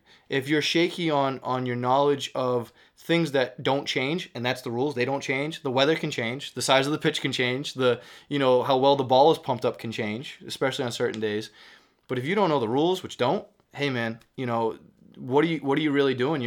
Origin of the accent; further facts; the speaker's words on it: Massachusetts, United States; accent: Boston; I try to explain to them as gently as I can in my Boston accent